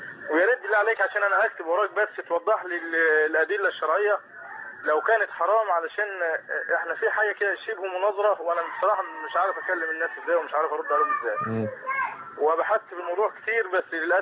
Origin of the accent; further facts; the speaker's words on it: Beheira, Egypt; انا البحيره يا شيخ